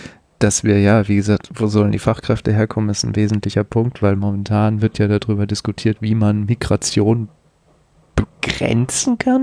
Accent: Bielefeld, North Rhine-Westphalia, Germany; Bielefeld, wo kommen deine Eltern her? Hamburg und Berlin. Und wo kommen die wirklich her? Also ich glaube, mein Vater ist in Lübeck geboren

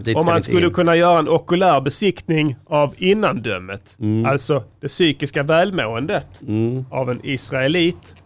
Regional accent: Skåne, Sweden; Jag är skåning. Vi har egen flagga och sådana grejer.

